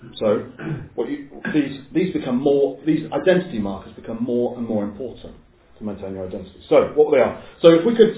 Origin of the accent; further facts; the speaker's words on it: England, United Kingdom; what would be our identity markers as English people, Brits?